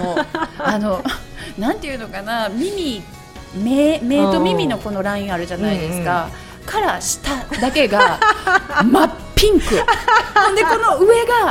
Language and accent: Japanese; Amagasaki, Hyogo, Japan; いや私尼崎ですけど出身